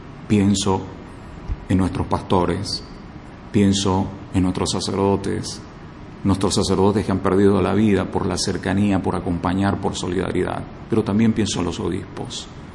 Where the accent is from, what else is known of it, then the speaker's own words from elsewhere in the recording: Santa Cruz, Bolivia; Vengo de Bolivia, de Santa Cruz.